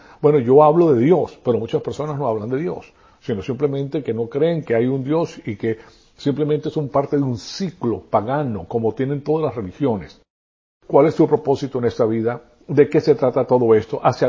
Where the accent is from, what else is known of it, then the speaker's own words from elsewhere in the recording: Venezuela; accent: Venezuelan; now in United States; yo tengo un amor tremendo por Venezuela porque me crié en Venezuela. Entonces yo hablo como venezolano, tengo el acento venezolano, conozco los modismos, etcétera.